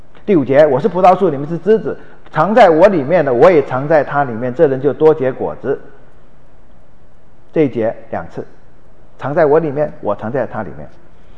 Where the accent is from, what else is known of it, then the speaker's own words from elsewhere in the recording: Taiwan; 这我们从小的时候在台湾看日本电影看来的错觉